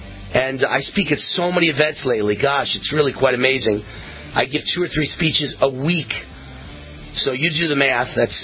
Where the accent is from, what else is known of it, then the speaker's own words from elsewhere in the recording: Pennsylvania, United States; The Ohio Pennsylvania. I'm from Pennsylvania.